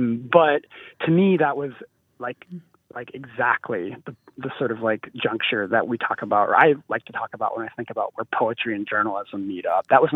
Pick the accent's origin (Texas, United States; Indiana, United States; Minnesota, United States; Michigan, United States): Minnesota, United States; I grew up in Minnesota, but I lived, you know, I'd come over for Christmas and for holidays to Beersford